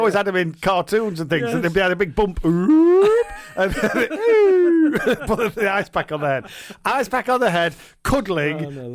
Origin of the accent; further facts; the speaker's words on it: Sheffield, Yorkshire and the Humber, United Kingdom; I grew up in Sheffield, and in Sheffield in the 70s, when you got on a bus as a kid, it was 2p.